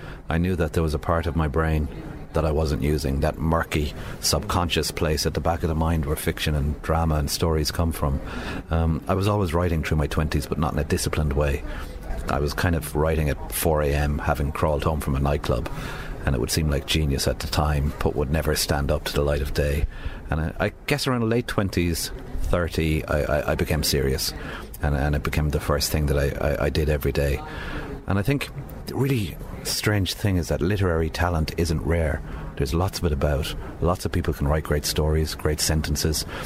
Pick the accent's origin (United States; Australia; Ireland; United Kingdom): Ireland; sometimes as an Irish writer, you look at the map of our country, which is a small, tormented little rock on the edge of the Atlantic.